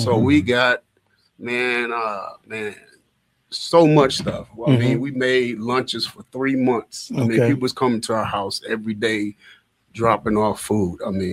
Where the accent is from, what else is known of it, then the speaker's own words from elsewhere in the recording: Detroit, Michigan, United States; now in Muskegon, United States; I graduated Muskegon Heights, born and raised in Detroit.